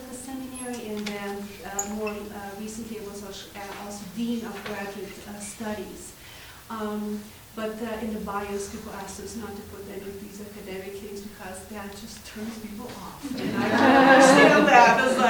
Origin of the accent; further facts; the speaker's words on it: Brazil; now in Decorah, United States; I'm a professor at the Luther College in Decorah, Iowa. I'm originally from Brazil.